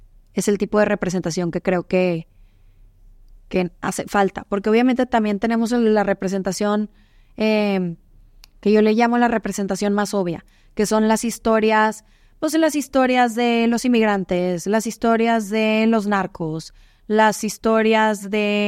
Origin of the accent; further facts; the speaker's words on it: Mexico; Y el hecho de que yo soy mexicana